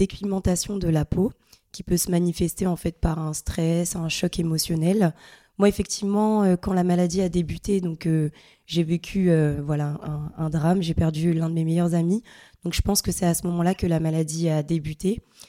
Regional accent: Le Havre, Normandy, France; Non, je viens de la Normandie, plus précisément de la ville du Havre.

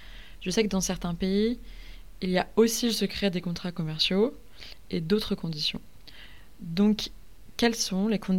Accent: South Africa; French is a second language; pardonnez mon manque de vocabulaire. Je viens d'Afrique du Sud

